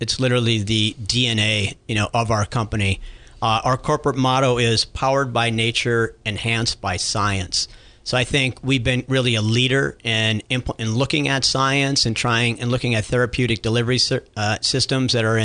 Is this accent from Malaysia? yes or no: no; Midwest, United States; So I grew up in the Midwest and was in high school in the late 70s